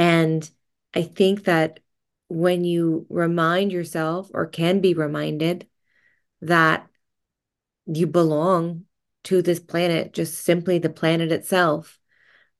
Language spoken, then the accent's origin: English; California, United States; people will ask you where you're from, and you can say California, but then they wait for the other answer.